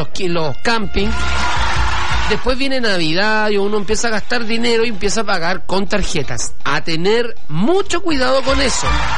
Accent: Viña del Mar, Valparaíso, Chile; Queridos amigos de Valparaíso, Viña del Mar, playa, arena y mar. Somos de Viña del Mar.

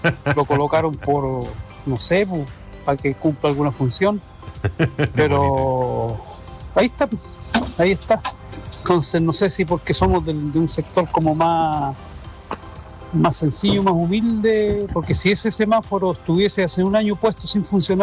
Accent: Temuco, Araucanía, Chile; Mire, yo soy de acá de Temuco.

